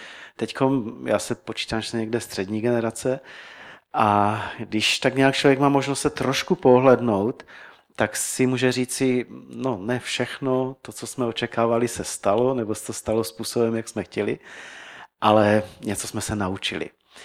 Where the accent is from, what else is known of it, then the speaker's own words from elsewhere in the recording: Karviná, Moravian-Silesian Region, Czechia; já jsem z Karviné jinak